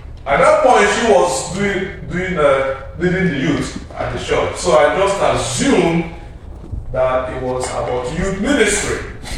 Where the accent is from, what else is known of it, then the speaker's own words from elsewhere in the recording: Nigeria; See, I'm from Nigeria.